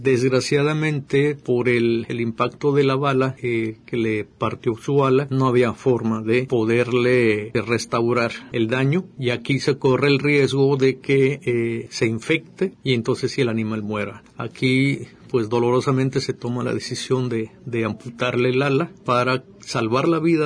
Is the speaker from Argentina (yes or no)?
no; Jalisco, Mexico; como mexicano y como jalisciense, pues es un privilegio haber nacido en este país con esta gran riqueza biológica que tenemos